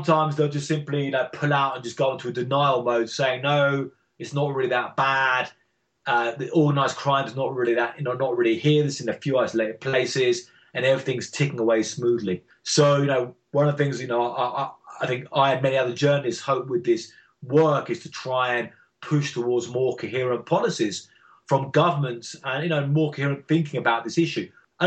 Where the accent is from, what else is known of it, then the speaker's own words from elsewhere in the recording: England, United Kingdom; moved away; You know, I grew up in England and didn't like the police much when I grew up